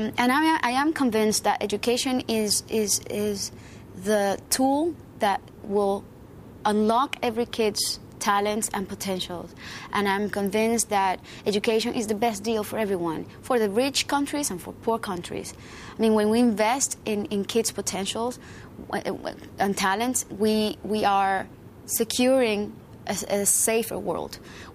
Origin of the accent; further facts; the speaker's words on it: Colombia; I grew up in Colombia. Colombia, yeah. Is a developing country where a lot of people don't have access to the most basic needs